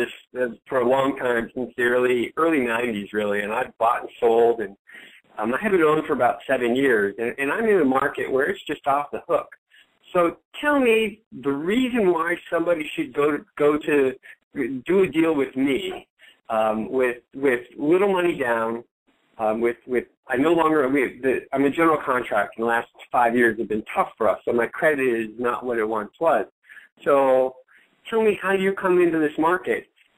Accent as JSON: {"language": "English", "town": "Youngstown", "region": "Ohio", "country": "United States", "tie": "born or raised there", "said": "I grew up in Youngstown, Ohio, and I can buy $40,000 properties for $5,000 all day long."}